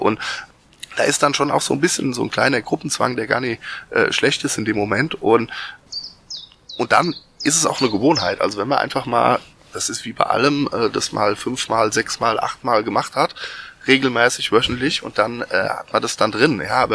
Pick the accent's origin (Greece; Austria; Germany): Germany; Aschaffenburg, Bavaria; ich komme aus Leider und das ist auch so ein bisschen mein Wohnzimmer, der Schönbusch.